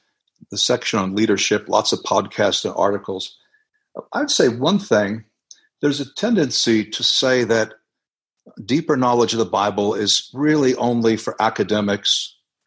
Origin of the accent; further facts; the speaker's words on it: Florida, United States; also born or lived in New Jersey; I'm American, born in Florida, raised there and in New Jersey.